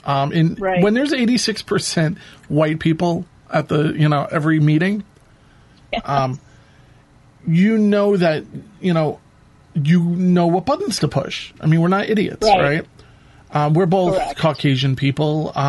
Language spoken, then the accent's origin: English; New York, United States; Growing up in New York, and it sounds like you had a similar kind of upbringing, you're just friends with everybody.